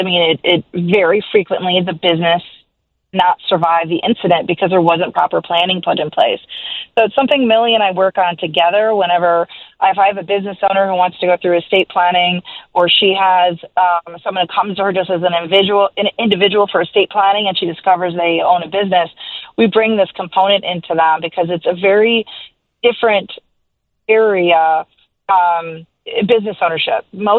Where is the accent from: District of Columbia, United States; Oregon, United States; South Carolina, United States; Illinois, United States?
Illinois, United States; Arlington Heights; Well, yes, I am from, I'm born and raised in the Arlington Heights, and chose to raise my family there as well.